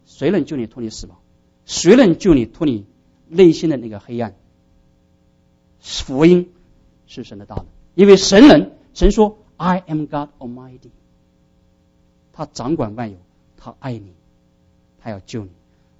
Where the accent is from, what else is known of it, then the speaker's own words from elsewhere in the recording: China; 我们是中国人